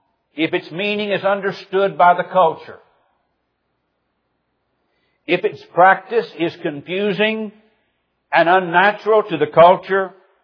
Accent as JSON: {"language": "English", "region": "Midwest", "country": "United States", "tie": "born or raised there", "said": "Where I was raised in the Midwest, you did not do this. Men just don't kiss men."}